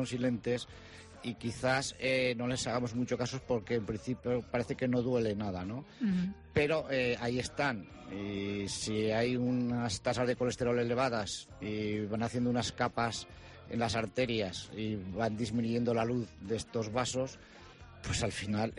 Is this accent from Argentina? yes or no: no; Spain; Aunque yo soy muy español